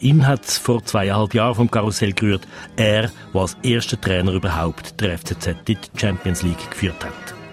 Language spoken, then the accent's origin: German; Zurich, Switzerland; Da bleibt einem als Zürcher einfach die Luft weg.